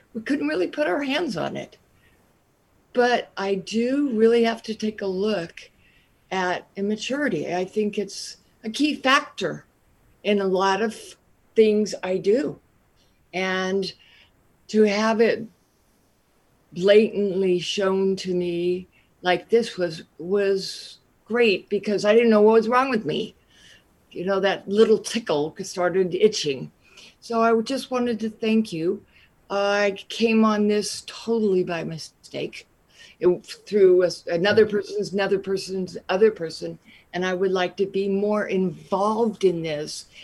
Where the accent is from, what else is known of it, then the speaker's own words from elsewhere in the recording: California, United States; I'm from Southern California. Southern California.